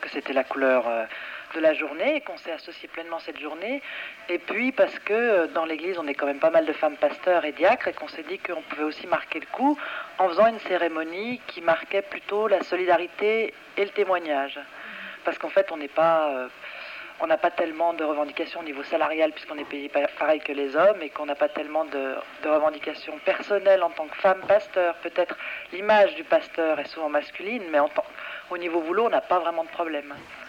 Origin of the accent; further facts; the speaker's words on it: France; now in Switzerland; Enfin, je suis française